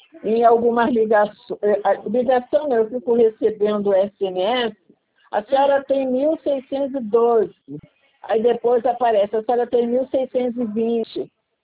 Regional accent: Rio de Janeiro, Brazil; Eu moro na metropolitana, eu sou carioca da gema. Eu moro perto da Barra da Tijuca.

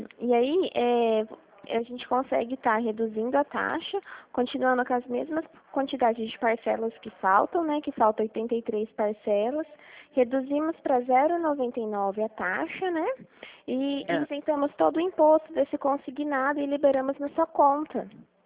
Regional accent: Dracena, São Paulo, Brazil; Eu sou de Dracena, pertinho de Marília.

